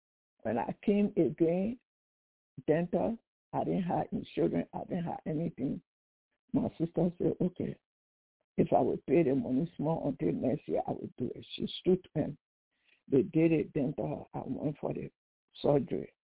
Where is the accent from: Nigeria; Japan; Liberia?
Liberia; now in United States; And when I came from Liberia, I came with my knee hurting.